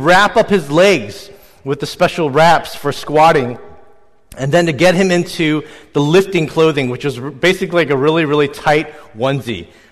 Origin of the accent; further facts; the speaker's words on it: St. Louis, Missouri, United States; I was working part-time at a community center back in my hometown of St. Louis, Missouri.